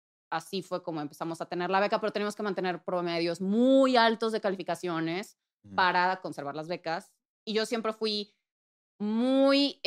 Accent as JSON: {"language": "Spanish", "region": "Puebla", "country": "Mexico", "tie": "born or raised there", "said": "crecí en Puebla. Soy de Puebla. Puebla. Pipopelandia, para los cuates."}